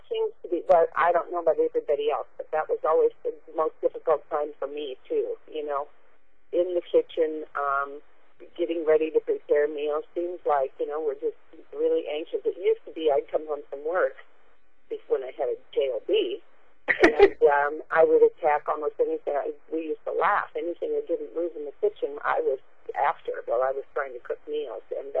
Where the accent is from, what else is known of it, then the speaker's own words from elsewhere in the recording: Washington, United States; I'm from Washington State, and it's only 7 o'clock here.